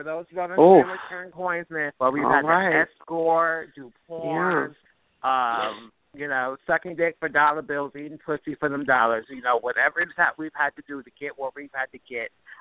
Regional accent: Ohio, United States; accent: Ohio; I moved to Oregon, and I lost my Ohio accent, and it was over time. And so now I don't sound like I'm straight out of the country anymore.

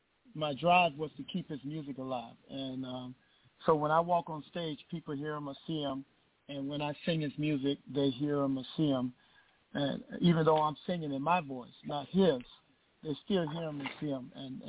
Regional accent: Las Vegas, Nevada, United States; I'm from Las Vegas

